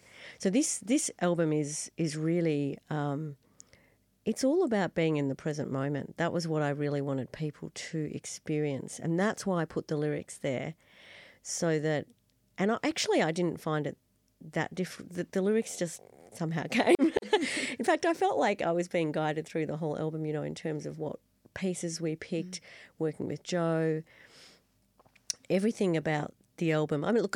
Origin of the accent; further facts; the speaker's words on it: Netherlands; there's tulips because I come from Holland